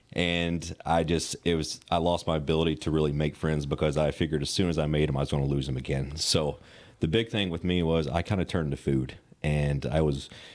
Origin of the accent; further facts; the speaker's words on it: Kentucky, United States; So I grew up in Western Kentucky. My dad was a Southern Baptist preacher, and we traveled quite a bit, moved around quite a bit.